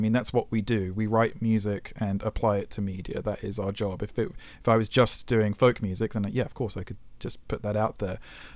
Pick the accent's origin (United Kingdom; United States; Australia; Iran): United Kingdom; I'm British